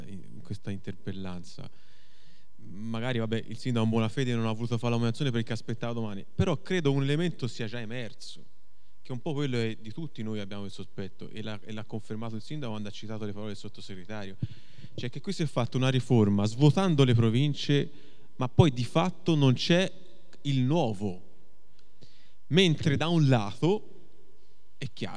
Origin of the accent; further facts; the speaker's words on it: Florence, Tuscany, Italy; perché sono fiorentino